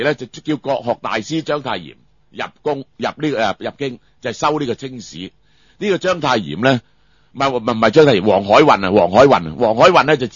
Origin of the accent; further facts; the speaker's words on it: China; 我哋中國人咧話一個歷史嘅民族就冇求歷史真相嘅決心